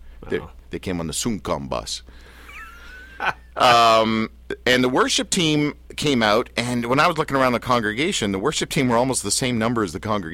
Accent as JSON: {"language": "English", "country": "Canada", "said": "I'm Canadian."}